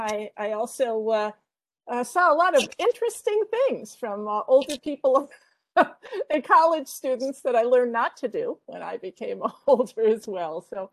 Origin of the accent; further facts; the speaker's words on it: Chicago, Illinois, United States; also born or lived in Michigan / Virginia / New York City / Baltimore; I'm a Midwesterner by birth, was born in Chicago, but lived in Michigan and a variety of other Midwestern places, but spent the sort of the last 30 years on the East Coast and Virginia, New York City, and then finally Baltimore